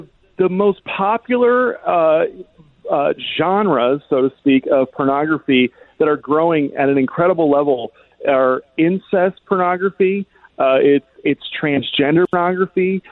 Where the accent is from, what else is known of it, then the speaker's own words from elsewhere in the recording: Virginia, United States; Utah, Arkansas, Louisiana, and my home state of Virginia